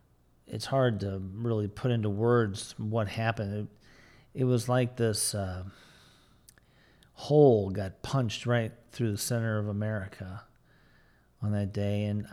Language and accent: English; United States; to me as an American, a once very proud American